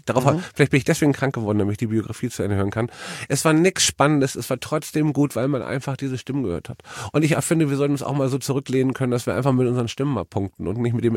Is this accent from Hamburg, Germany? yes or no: yes; Hamburg, Germany; Ja, und ich bin auch irgendwie sauer dann als Hamburger.